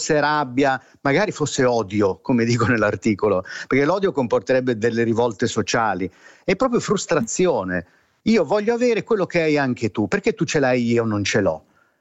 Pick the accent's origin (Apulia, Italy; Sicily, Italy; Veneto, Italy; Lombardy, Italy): Lombardy, Italy; Milan; come quando io da ragazzino a Quarto Giaro, insomma, eravamo tutti terroni